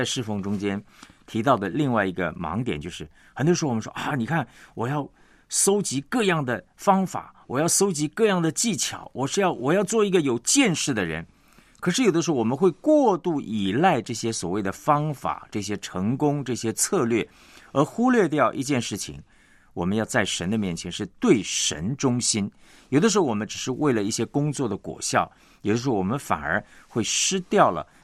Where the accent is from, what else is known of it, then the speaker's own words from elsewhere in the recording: China; 也就是我们中国人说这个众望所归的